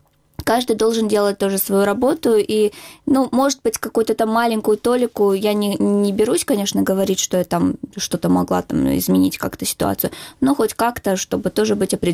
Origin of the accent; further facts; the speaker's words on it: Crimea, Ukraine; moved away; почему я уехала из Крыма. Уехала я временно, я знала, что я туда вернусь, и я вернусь туда, вот, ну, уже в свободный Крым.